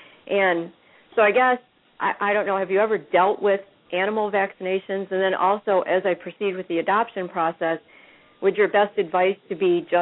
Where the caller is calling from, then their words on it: Michigan, United States; I'm calling from Michigan.